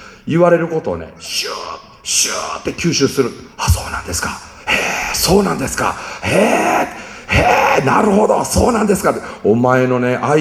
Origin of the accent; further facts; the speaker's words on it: Ōsugidani, Mie, Japan; 僕の実家っていうのはですね、三重県のほんまに山奥でですね、さっきも出たように、宮川村大杉谷ですよ。東京には絶対つかない地名でしょう。大杉谷ですよ。ね、大きい杉の谷。